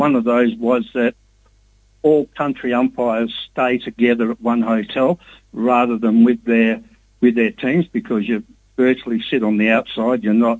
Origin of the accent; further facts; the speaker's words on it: Perth, Western Australia, Australia; now in Katanning, Australia; Well, I grew up in Scarborough in Perth